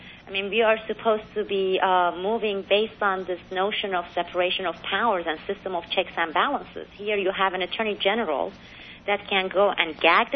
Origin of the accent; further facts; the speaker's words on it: Istanbul, Turkey; English is a second language; also born or lived in Iran; I'm a Turkish. I used to be a Turkish citizen because my parents, they were both Turkish, but my father had a job transfer in Iran. And I grew up in Turkey, Istanbul, and I speak Farsi, Turkish, and Azerbaijani.